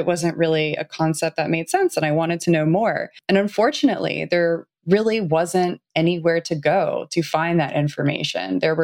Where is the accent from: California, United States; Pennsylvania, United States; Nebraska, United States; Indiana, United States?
California, United States; Los Angeles; I grew up in the Los Angeles area, and growing up, I mean, it was just something that people knew about in certain areas.